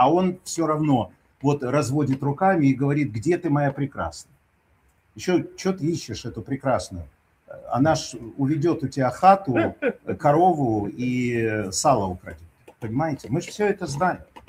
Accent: Ukraine; Потому что, ну, я с Украины и так далее.

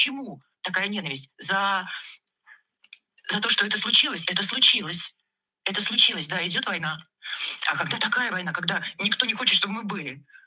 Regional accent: Russia; Я люблю Россию, я люблю, что я россиянка.

